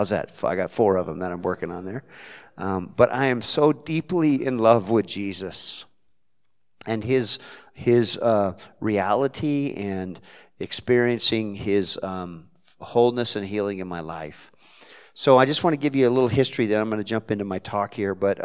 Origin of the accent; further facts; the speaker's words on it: Modesto, California, United States; also born or lived in Salinas, California / Watsonville, California; I was born in Salinas, California, on the Monterey Bay area. So this is home turf. Raised in Modesto, California, in the San Joaquin Valley. And lived in Watsonville.